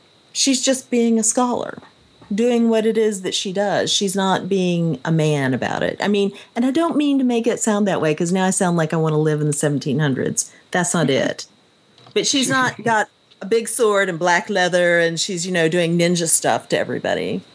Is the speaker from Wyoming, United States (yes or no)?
no; Tucson, Arizona, United States; No, God, no, because I grew up in Tucson. In Tucson, we had some.